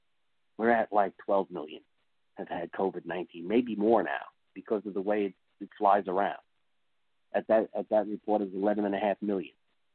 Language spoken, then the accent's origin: English; United States; I'm American. I have my Constitution.